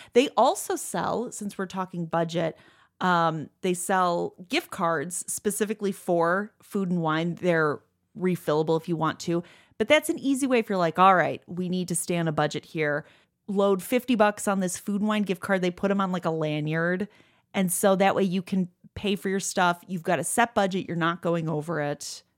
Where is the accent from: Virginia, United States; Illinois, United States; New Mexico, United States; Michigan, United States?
Illinois, United States; Chicago; Yeah, we're from Chicago. We like our snacks.